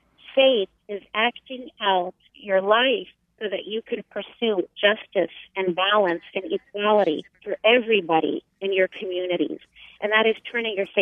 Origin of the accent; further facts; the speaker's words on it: Florida, United States; I grew up in Florida, and I said, I don't want to replace you.